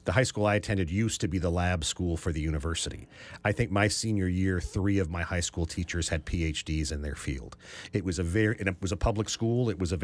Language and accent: English; Omaha, Nebraska, United States; So we grew up in Omaha in a very middle-class family home.